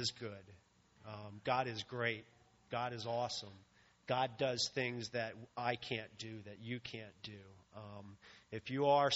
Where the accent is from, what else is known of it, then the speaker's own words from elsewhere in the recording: Pennsylvania, United States; He was with me through a childhood growing up in the Lebanon County foster care system.